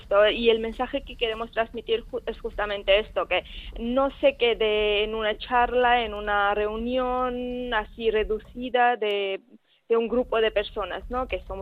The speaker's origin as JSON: {"language": "Spanish", "country": "Georgia", "said": "en mi país de origen, en Georgia, hay un boom de niños y niñas"}